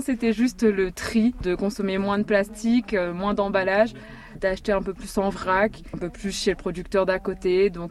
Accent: Saint-Louis, Réunion, France; Oui, je viens de Saint-Louis.

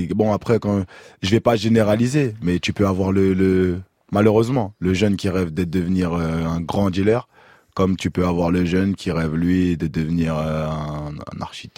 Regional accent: Évry, Île-de-France, France; À Évry, dans le 91.

